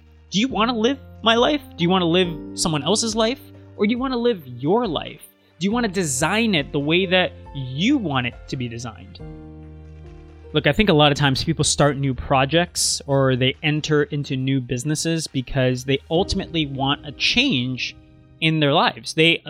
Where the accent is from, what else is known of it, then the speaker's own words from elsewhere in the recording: Canada; I'm Asian, right? But I'm not from China, but grew up in Canada.